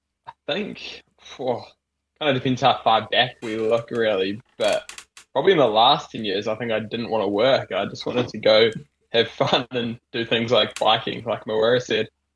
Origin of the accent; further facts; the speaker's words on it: Christchurch, Canterbury, New Zealand; moved away as an adult; also born or lived in Wanaka / Dunedin / Queenstown; I grew up in Christchurch back in the day. I guess I spent my first 18 or so years there, and then moved to Wanaka briefly, and then through to Dunedin for my undergrad degree.